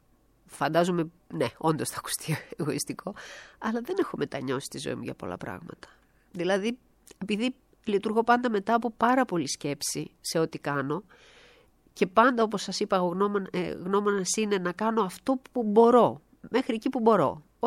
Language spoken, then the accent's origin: Greek; Thessaloniki, Central Macedonia, Greece; now in Athens, Greece; Όμορφη Θεσσαλονίκη, έτσι. Πάνω απ' όλα η πατρίδα μου, εκεί γεννήθηκα, εκεί σπούδασα.